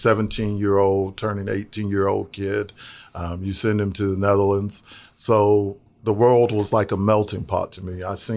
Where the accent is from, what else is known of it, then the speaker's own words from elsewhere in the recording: Alabama, United States; A little bit about my background. I'm from Alabama, big Roll Tide fan.